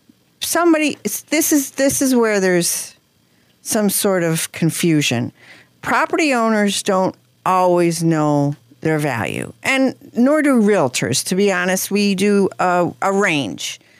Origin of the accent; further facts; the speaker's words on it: Dunmore, Pennsylvania, United States; Just like, say, my hometown in Dunmore.